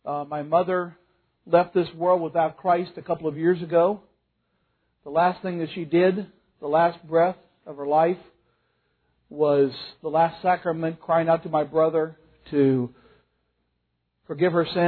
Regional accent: Boonville, Missouri, United States; I was born and raised in Boonville, Missouri, that great megalopolis in the center of Missouri, in the center of the state. For those of you who know now how big it is. Raised in a very Roman Catholic family.

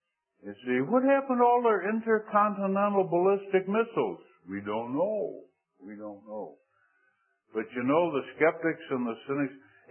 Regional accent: Scotland, United Kingdom; And I went around closing doors and windows, being a Scotsman, you see.

